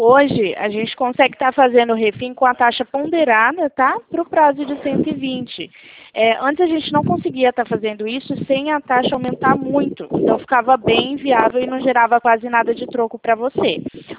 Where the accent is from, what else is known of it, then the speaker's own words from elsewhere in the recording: Presidente Prudente, São Paulo, Brazil; Ó, eu fico no estado de São Paulo, tá? Na cidade de Presidente Prudente.